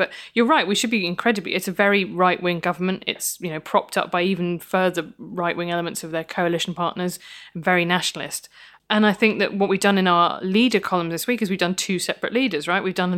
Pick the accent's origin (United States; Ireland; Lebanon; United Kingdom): United Kingdom; England; I grew up in the Midlands